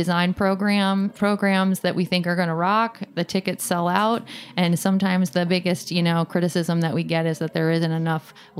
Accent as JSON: {"language": "English", "region": "Vermont", "country": "United States", "said": "And I'm from Vermont. So, I mean, really, what am I doing?"}